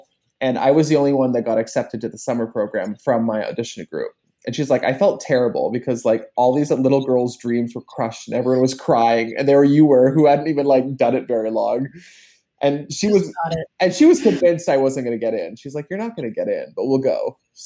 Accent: Toronto, Ontario, Canada; I grew up in Toronto, Canada, in a little suburb called Etobicoke, just outside of the downtown GTA. I was the youngest of four. And I grew up in a very kind of Christian household.

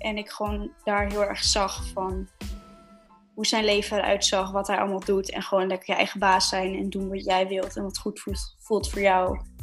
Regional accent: Julianadorp, North Holland, Netherlands; Ik kom oorspronkelijk uit Juliaandorp, een beetje het zwarte gat van Noord-Holland, zal ik zeggen. Ben 19 jaar oud.

